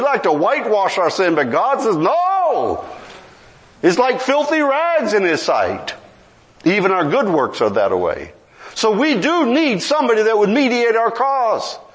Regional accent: Texas, United States; They said, you're not from here, are you? No, I'm not. What are you doing here? Where are you from? I'm from Texas.

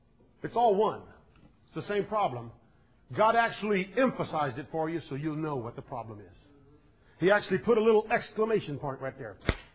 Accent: United States; Yeah, I've heard that. I'm American. Why do they want to kill me?

